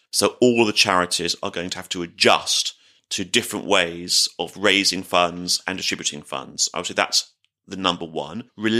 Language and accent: English; London, United Kingdom; Yes, I was born in London. I was born in Palmer's Green and raised in Palmer's Green